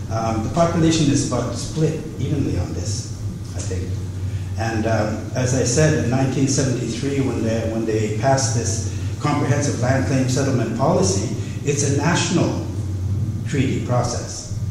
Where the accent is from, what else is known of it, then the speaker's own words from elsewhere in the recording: India; And that's how I look at it as an Indian.